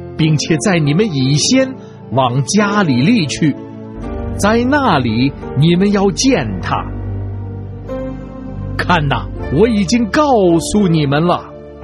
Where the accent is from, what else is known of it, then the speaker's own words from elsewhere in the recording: Beijing, China; 我是北京的